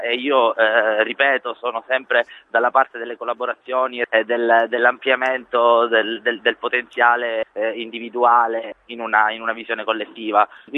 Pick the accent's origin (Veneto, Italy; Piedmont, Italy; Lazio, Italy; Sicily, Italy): Sicily, Italy; born there; now in Bologna, Italy; Io sono nato in Sicilia, vivo a Bologna, dove tra l'altro mi trovo adesso